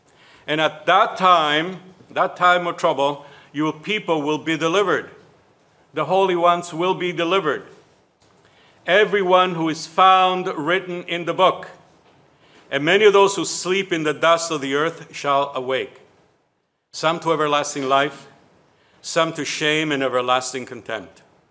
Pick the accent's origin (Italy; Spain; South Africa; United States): Italy; now in Canada; When I was growing up in Italy, I was taught the false commandments. I had to go to Canada